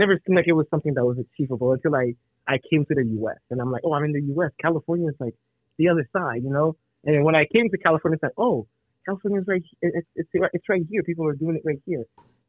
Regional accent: Port-au-Prince, Ouest, Haiti; English is a second language; I am originally from Port-au-Prince, Haiti. I am 31 years old

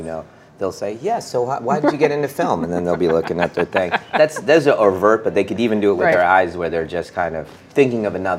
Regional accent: India; I think that's just part of being Indian. It's just part of the culture.

